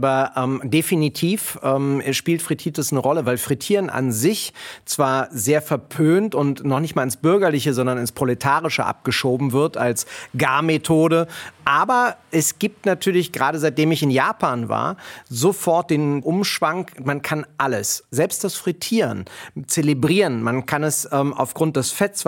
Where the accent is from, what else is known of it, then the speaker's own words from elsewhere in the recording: Berlin, Germany; Ich bin ja in Kreuzberg groß geworden